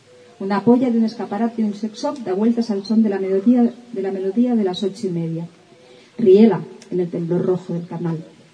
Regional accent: Seville, Andalusia, Spain; vengo de Sevilla

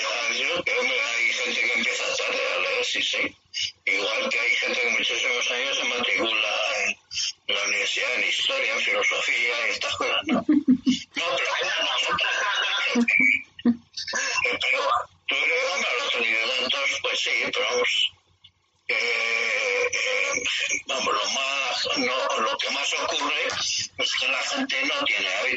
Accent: Ciudad Real, Castilla-La Mancha, Spain; porque yo soy de Ciudad Real y mi padre me enviaba para pagar la pensión y por el colegio mayor

